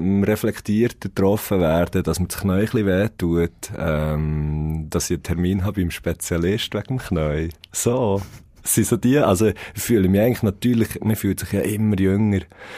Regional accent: Biel, Bern, Switzerland; born there; Also auf die Welt gekommen, zu Biel.

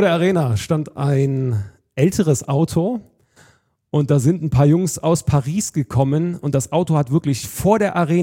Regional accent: Börtlingen, Baden-Württemberg, Germany; Ich komme aus dem Schurwald tatsächlich, aus Börtlingen heißt das. Das ist ein kleines Dorf. Dort bin ich auch aufgewachsen

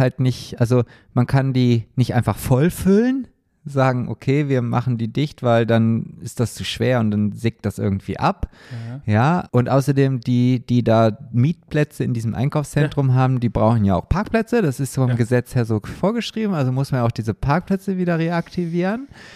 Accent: Oldenburg, Lower Saxony, Germany; ich erzähle dir mal ein Beispiel aus meiner Heimat, aus meinem wunderschönen Oldenburg, ja.

